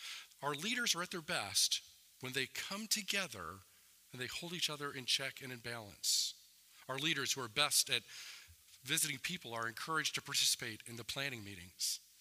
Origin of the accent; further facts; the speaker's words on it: Detroit, Michigan, United States; Now, I grew up in Detroit, and so I love Detroit sports teams.